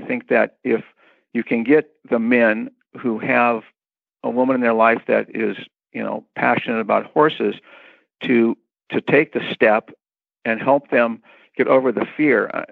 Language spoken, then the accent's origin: English; Newport Beach, California, United States; I grew up in Newport Beach, surfer and sailing.